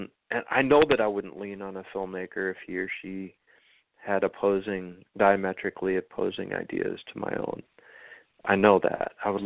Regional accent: South Dakota, United States; also born or lived in Iowa; Absolutely, unequivocally thankful that I grew up in South Dakota and Iowa.

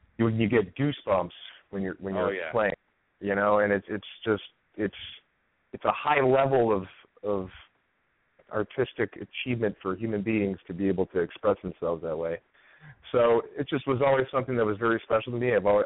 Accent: Milwaukee, Wisconsin, United States; And I'm from Milwaukee, so I'm from back in your part of the neck of the woods there.

